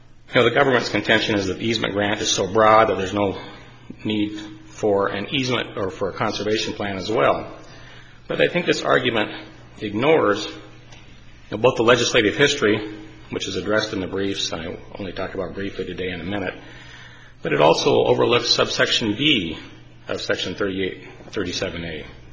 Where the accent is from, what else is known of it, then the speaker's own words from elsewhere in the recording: Kalispell, Montana, United States; I'm from Kalispell, Montana.